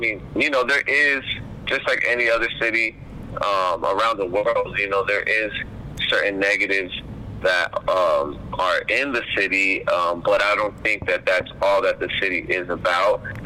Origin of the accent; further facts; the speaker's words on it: Pacoima, California, United States; And to me, growing up in Pacoima and also now at the age I'm at, I've been able to contribute so much to Pacoima